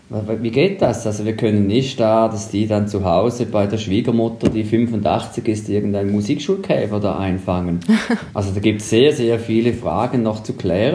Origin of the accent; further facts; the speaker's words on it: Switzerland; bei uns in der Schweiz